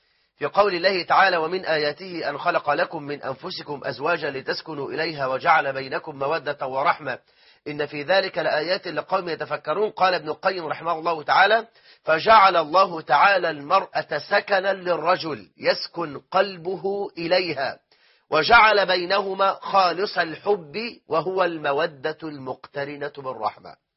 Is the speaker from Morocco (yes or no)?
no; Egypt